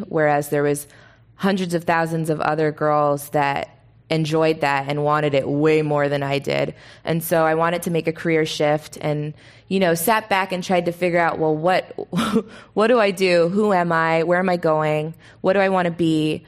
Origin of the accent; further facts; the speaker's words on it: Toronto, Ontario, Canada; growing up in Toronto, I feel like it's where my palate was shaped and where I learned everything because it's a big cultural melting pot there.